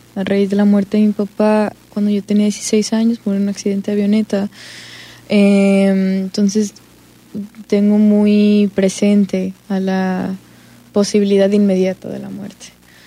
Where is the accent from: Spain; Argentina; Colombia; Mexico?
Mexico; Puerto Vallarta, Jalisco; now in Mexico City, Mexico; yo soy de aquí de Puerto Vallarta, pero ahorita vivo en la Ciudad de México.